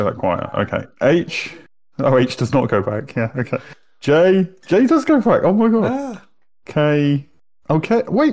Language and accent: English; United Kingdom; And like, we're not used to it as British people, because we've got the BBC.